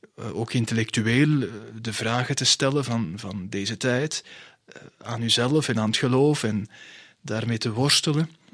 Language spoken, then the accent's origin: Dutch; Antwerp, Belgium; born there; toen ik weer in België kwam. Dus ik ben geboren in Antwerpen, in het centrum van de stad. In een gezin, ons vader was tandarts, moeder was huismoeder.